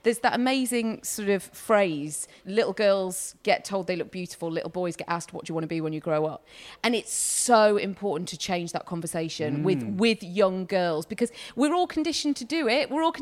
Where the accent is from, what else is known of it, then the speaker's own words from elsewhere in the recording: United Kingdom; especially if we're very British. We don't know what to do.